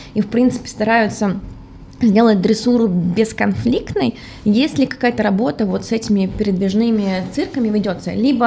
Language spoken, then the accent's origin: Russian; Bryansk, Bryansk Oblast, Russia; я сама из Брянска